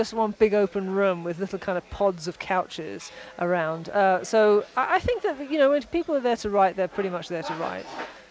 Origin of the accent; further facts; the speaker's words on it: England, United Kingdom; also born or lived in Canada; Well, okay, I'm from England via Canada, you know.